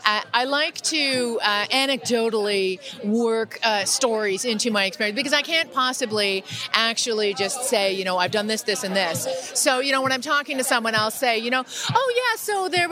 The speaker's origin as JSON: {"language": "English", "town": "Toronto", "region": "Ontario", "country": "Canada", "tie": "born or raised there", "said": "my hometown of Toronto in Canada"}